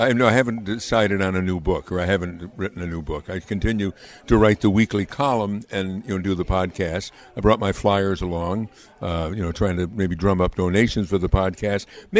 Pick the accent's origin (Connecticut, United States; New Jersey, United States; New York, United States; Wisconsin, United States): New York, United States; Amsterdam; I worked on a historic documentary about my hometown of Amsterdam, New York, with WMHT and their producer, Steve Dunn.